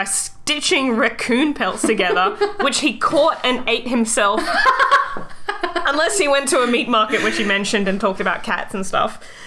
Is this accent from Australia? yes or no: yes; Australia; I'm an Australian. This is an Australian, you know, a little Aussie ballad.